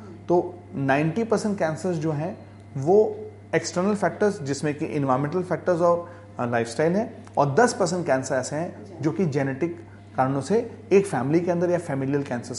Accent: Rajasthan, India; और मैं खुद राजस्थान से बिलोंग करता हूँ

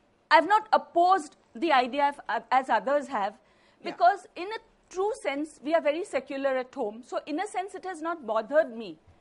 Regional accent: India; The Zoroastrian religion absolutely defines me. I'm a very devout Parsi. But at the same time, I appreciate that I'm an Indian. I appreciate that we live in a country which has given us so much of freedom to think.

